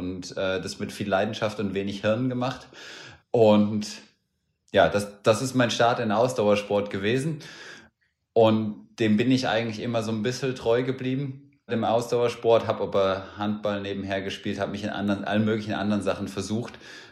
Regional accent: Hesse, Germany; Ich bin ja in Hessen aufgewachsen

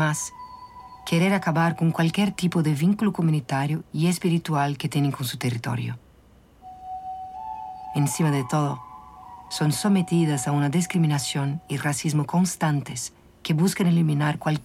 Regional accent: Brazil; Río de Janeiro no es la excepción. Quienes están detrás de esas estrategias en mi país ven a las personas negras y faveladas como un obstáculo para el progreso.

